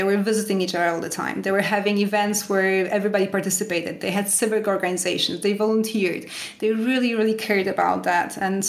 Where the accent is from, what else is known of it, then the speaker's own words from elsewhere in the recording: Canada; now in France; Yeah, you know, when I moved to France, I moved here from Canada, and so I was used to the typical Canadian way of eating.